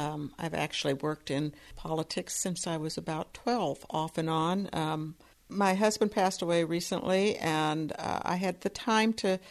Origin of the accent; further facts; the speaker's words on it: Keokuk, Iowa, United States; I was born and raised in Keokuk, and I can remember when it was a fairly booming town